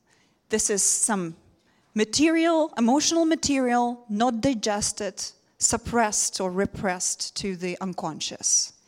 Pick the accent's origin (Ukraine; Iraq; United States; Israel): Ukraine; English is a second language; I'm coming from Ukraine